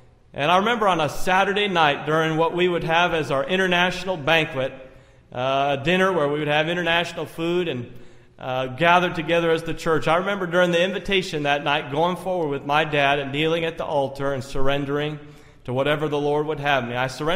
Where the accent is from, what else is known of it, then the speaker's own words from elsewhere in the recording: Youngstown, Ohio, United States; born there; And I was born in Youngstown, Ohio. My dad was in the Air Force, and consequently we were stationed there.